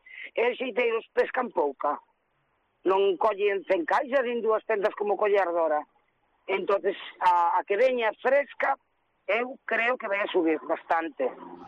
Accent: Portonovo, Galicia, Spain; Eu acordo de moi nena que nos sentábamos, porque son de Porto Novo, nos sentábamos como por calles ou así

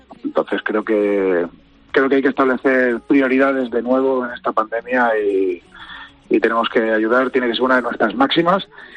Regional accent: Jaraíz de la Vera, Extremadura, Spain; now in Valladolid, Spain; Yo siempre digo que soy vallisoletano de adopción y jaraiceño de corazón. Eso no me lo quita nadie. El olor a pimentón, ese le voy a tener hasta el día que desaparezca.

